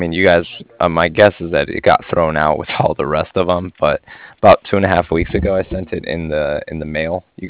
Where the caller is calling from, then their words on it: Cardiff, Wales, United Kingdom; And I was calling from Cardiff.